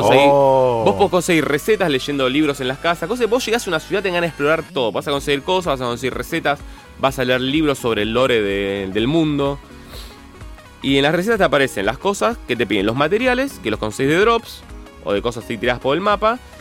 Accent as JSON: {"language": "Spanish", "country": "Argentina", "said": "exacto, somos argentinos, así que lo podemos jugar lo más tranquilo de la vida"}